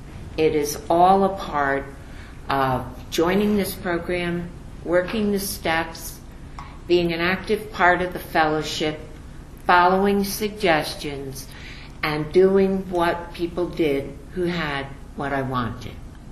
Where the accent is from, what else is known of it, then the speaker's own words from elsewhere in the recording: New York, United States; I'm from New York. I bought my wedding gown in the Bowery.